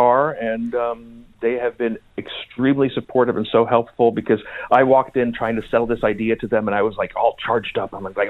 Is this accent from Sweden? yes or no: yes; Sweden; also born or lived in Austria / United States; I grew up in Sweden and Austria and in America.